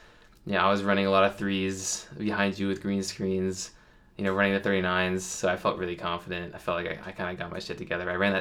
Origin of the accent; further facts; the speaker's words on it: United States; As an American individual, I had to hold an average of 3:41 just to qualify.